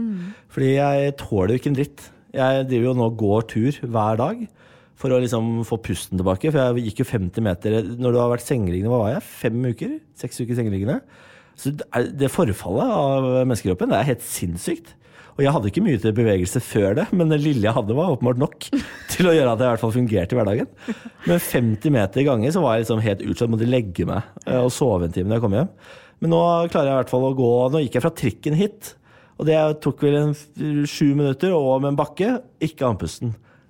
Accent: Moss, Østfold, Norway; Jeg er fra Moss, ok.

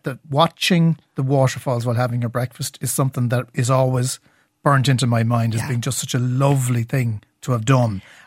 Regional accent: County Cork, Ireland; obviously I'm from Cork, so this is natural territory for me.

